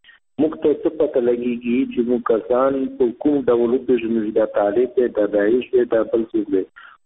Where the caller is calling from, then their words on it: Nangarhar, Afghanistan; د ننګرهار نه خبرې کوم.